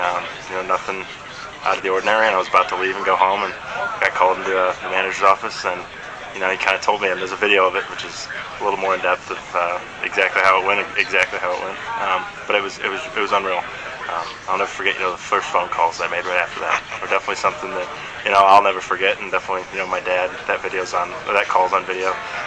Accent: Aurora, Illinois, United States; also born or lived in Naperville, United States; So yeah, I was born in Naperville, grew up in Aurora, and went to high school in Oswego, so all kind of same area.

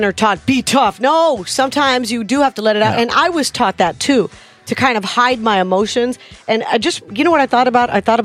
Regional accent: Big Spring, Texas, United States; So I'm driving in to my hometown where I was born, Big Spring, Texas.

